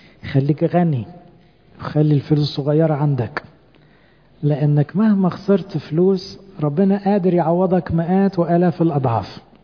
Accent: Egypt; والحمد لله احنا كمصريين فنانين في دي

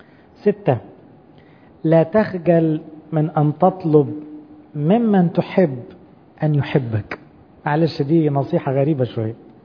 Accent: Egypt; كمية حرمان عندنا احنا المصريين من الحب

